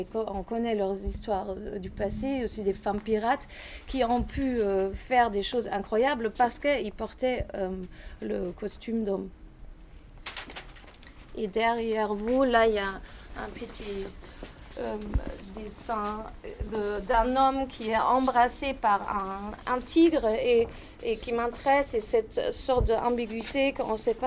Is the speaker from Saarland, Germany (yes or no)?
no; Karlsruhe, Baden-Württemberg, Germany; En fait, moi, je viens de Karlsruhe et c'est le début, si on veut, de la forêt noire.